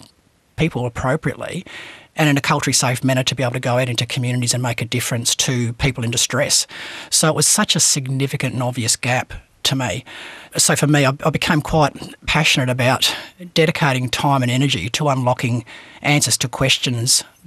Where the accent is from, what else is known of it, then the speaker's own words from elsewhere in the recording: Western Australia, Australia; I am a psychologist from the Pilbara area of Western Australia. My traditional people are Nyamal from between Port Hedland and Marble Bar.